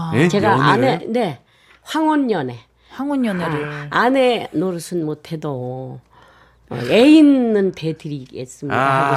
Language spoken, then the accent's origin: Korean; Incheon, South Korea; 저는 인천에서 태어나서요. 인천에서 한 5년? 6년 전까지만 살았습니다.